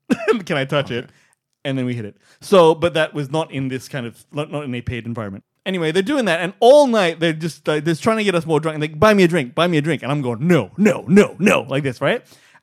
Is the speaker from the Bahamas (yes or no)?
no; Perth, Western Australia, Australia; I'm a dude from Perth.